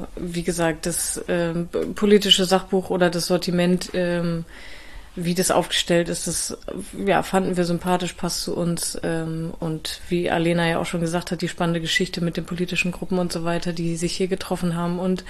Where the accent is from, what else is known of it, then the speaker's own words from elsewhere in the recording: Worpswede, Lower Saxony, Germany; also born or lived in Bremen; ich komme aber auch aus Bremen beziehungsweise aus Worpswede